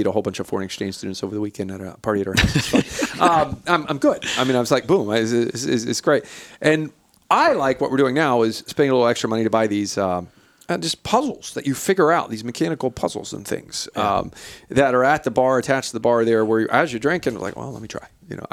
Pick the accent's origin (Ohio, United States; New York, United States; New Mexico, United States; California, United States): Ohio, United States; Greenfield; I'm from Greenfield, Bainbridge, Chillicothe area